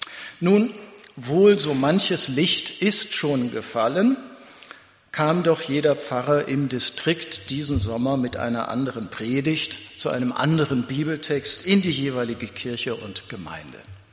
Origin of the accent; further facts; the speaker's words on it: North Germany, Germany; natürlich werden auch im Norden, bei mir in meiner Heimat im Norden, Feste gefeiert.